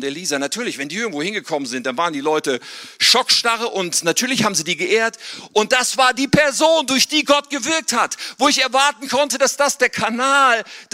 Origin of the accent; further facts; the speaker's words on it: Germany; Ich bin so richtig in Deutschland aufgewachsen, zur Schule gegangen, alles von klein auf und so.